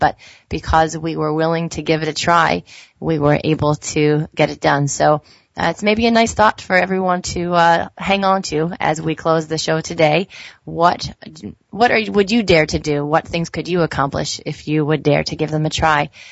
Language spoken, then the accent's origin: English; New Jersey, United States; I grew up in New Jersey.